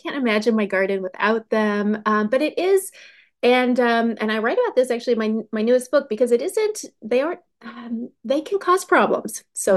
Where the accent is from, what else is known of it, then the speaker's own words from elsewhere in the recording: the South, United States; I grew up in the South where we had magnolia trees